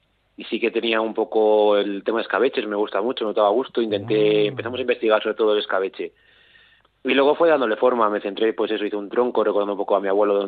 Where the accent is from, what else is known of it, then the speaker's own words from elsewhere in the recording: Zamora, Castile and León, Spain; now in Miranda de Ebro, Spain; No, yo soy de Zamora.